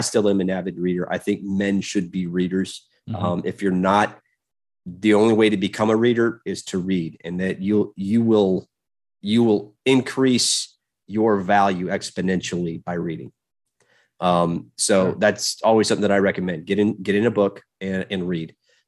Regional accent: Illinois, United States; Yeah, well, I grew up in, as we talked a little bit before, I grew up in the Fox River Valley of Illinois. So my grandfather was a pastor there.

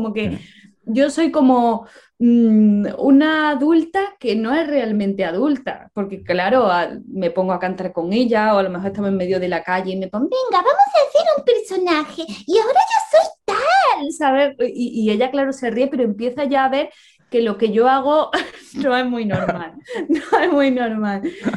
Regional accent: Puente Genil, Andalusia, Spain; yo ahora estoy en Puente Genil, que es mi pueblo

